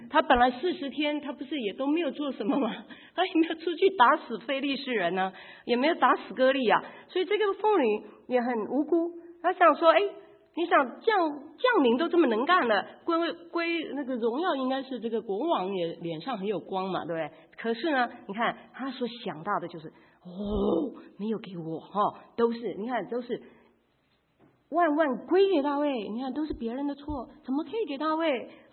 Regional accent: Taiwan; 我们台湾人就打下去了哈

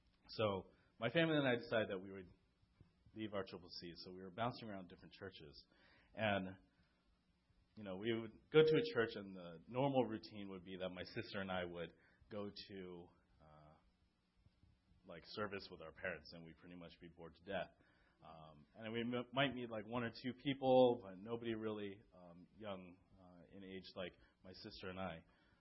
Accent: California, United States; born there; now in New Jersey, United States; 16 years ago, I moved from California to here to New Jersey.

